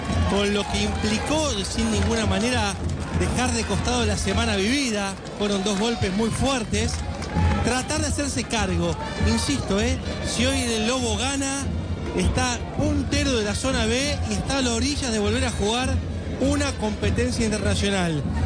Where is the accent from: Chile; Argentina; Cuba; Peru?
Argentina; Yo me crié en la Plaza de la Abuela, en la Plaza Güemes